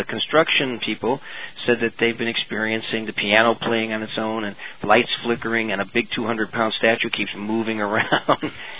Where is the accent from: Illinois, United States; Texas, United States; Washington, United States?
Illinois, United States; Chicago; I grew up in Chicago, but I have a whole side of the family lives in Detroit.